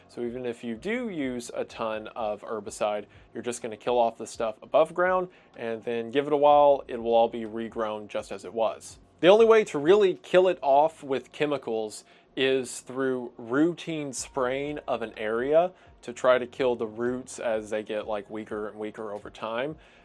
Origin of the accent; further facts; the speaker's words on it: Tennessee, United States; Growing up in East Tennessee, I saw kudzu absolutely everywhere.